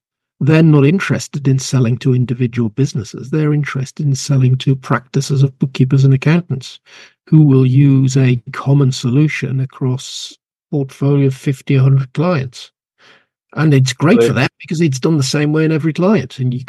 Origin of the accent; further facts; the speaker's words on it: North East England, United Kingdom; accent: Geordie; being a Geordie up in the Northeast